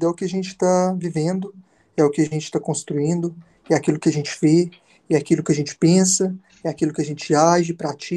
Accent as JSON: {"language": "Portuguese", "town": "Monjolinho de Minas", "region": "Minas Gerais", "country": "Brazil", "tie": "born or raised there", "said": "Eu sou Monjolinho. Eu nasci em Patos de Minas, mas eu morei em Monjolinho de Minas."}